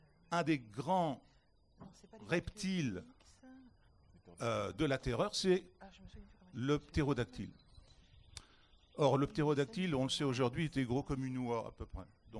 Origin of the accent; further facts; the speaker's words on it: Nantes, Pays de la Loire, France; que j'adore en tant que Nantais, évidemment